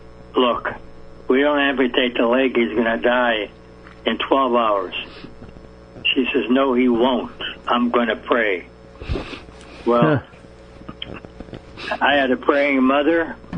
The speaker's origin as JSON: {"language": "English", "town": "Pittsburgh", "region": "Pennsylvania", "country": "United States", "tie": "born or raised there", "lives_now": "California, United States", "said": "Well, I didn't come to California to be an actor or a preacher. I was born and raised in around Pittsburgh, Pennsylvania, and I had a lot of love in my family, a lot of support, and we went to church on Sundays"}